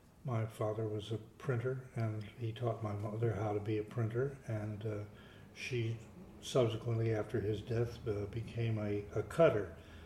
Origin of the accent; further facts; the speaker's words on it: Hollywood, California, United States; born there; I was born in Hollywood.